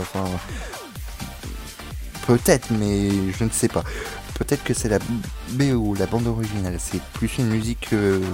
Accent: Paris, Île-de-France, France; Bon, ça serait peut-être à Paris parce que je suis parisien

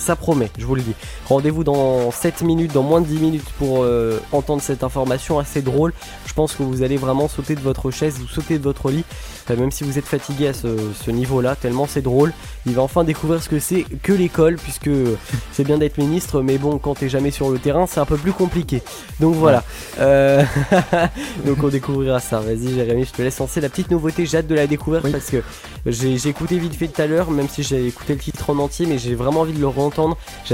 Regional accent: France; Non, mais en même temps, on est français.

